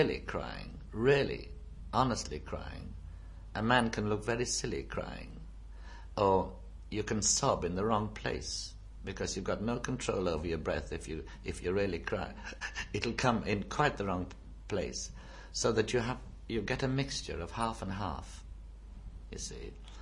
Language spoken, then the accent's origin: English; England, United Kingdom; I'm a Northerner, but I'll give it a try.